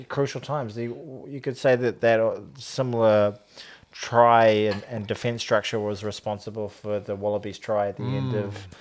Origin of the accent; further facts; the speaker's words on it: New Zealand; Like, I'm Irish and a New Zealander. New Zealander first. And we've grown up, like, to despise English teams of all degrees.